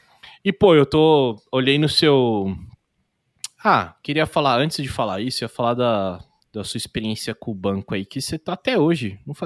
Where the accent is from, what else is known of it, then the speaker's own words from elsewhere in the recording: Indaiatuba, São Paulo, Brazil; eu nasci em São Paulo. Aí eu vim pra cá, pra Indaiatuba, com uns 10 anos de idade, e com 18 eu voltei pra lá